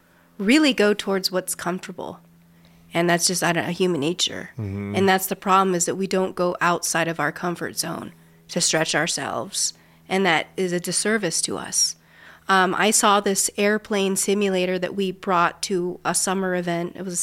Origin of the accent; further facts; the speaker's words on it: United States; born there; I feel fortunate that I was born in the United States to a more accepting.